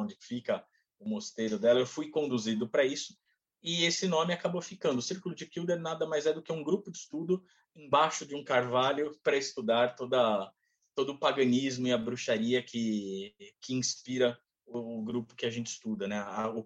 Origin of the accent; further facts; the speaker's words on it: São Bernardo do Campo, São Paulo, Brazil; Eu sou de São Bernardo do Campo